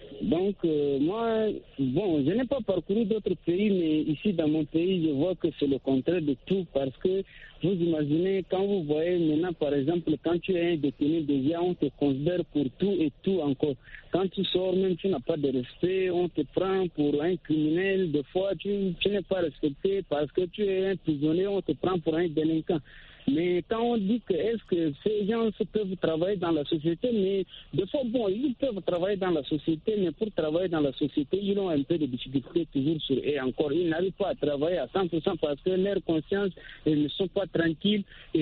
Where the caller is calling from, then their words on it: N'Djamena, Chad; Oui, c'est de Tindamène au Tchad ici, dans la capitale.